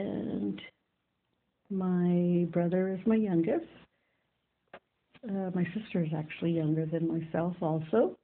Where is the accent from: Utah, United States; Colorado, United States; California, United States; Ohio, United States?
California, United States; Santa Barbara; Yes, I grew up in Santa Barbara, and it was fun growing up there in Santa Barbara